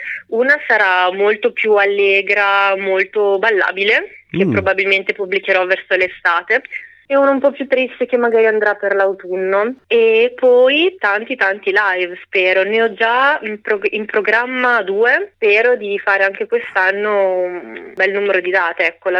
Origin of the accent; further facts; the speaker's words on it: Reggio Emilia, Emilia-Romagna, Italy; io adesso vivo a Reggio Emilia, cioè io sono nata e cresciuta a Reggio Emilia, ma ho origini salentine, mia mamma è salentina.